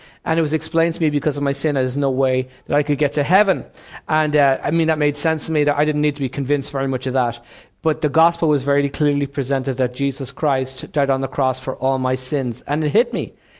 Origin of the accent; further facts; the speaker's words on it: Ireland; so I'm from Ireland. I got saved in Dublin, and actually a town north of Dublin, as a child. I was brought up in a broken home